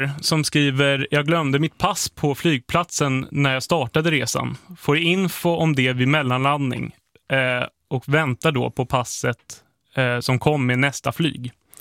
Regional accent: Skåne, Sweden; Passande nog som skåning då till Trelleborgsvägen. Där bodde jag i ungefär ett år

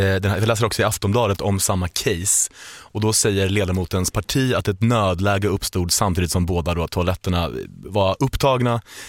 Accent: Linköping, Östergötland, Sweden; Nära min hemstad Linköping.

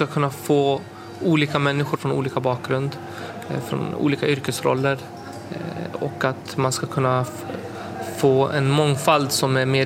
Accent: Sweden; Och jag är född i Sverige och jag har bott här hela mitt liv.

